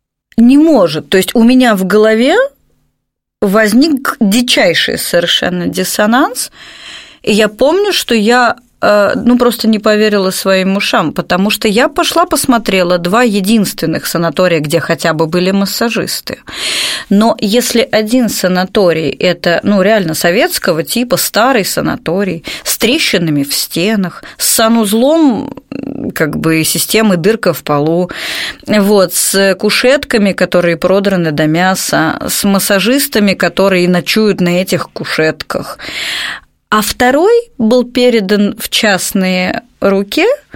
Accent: Moscow, Russia; я из Москвы.

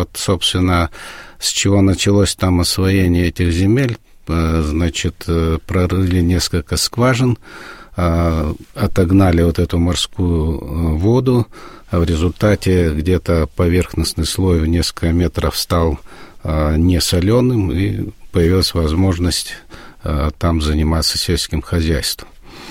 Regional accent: Kazakhstan; also born or lived in Uzbekistan; И не выезжая из дому, я, так сказать, родился в Казахстане, жил в Узбекистане, а потом снова вернулся в Казахстан.

